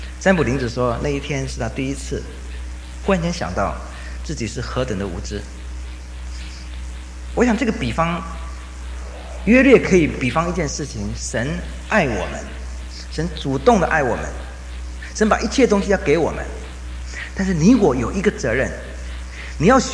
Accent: China; 我们身为中国人的，也许对于顺服这种道理比较容易欣赏它其中的意境

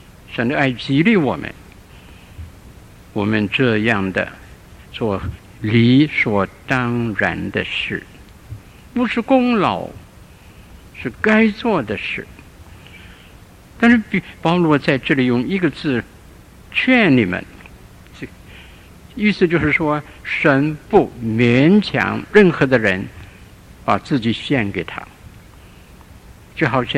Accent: Shandong, China; 我记得我小的时候住在山东一个地方，我五岁的时候

